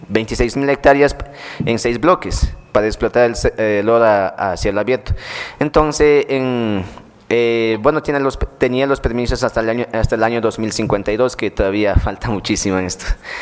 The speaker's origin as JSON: {"language": "Spanish", "region": "Napo", "country": "Ecuador", "said": "la comunidad se encuentra ubicada en la provincia de Napo"}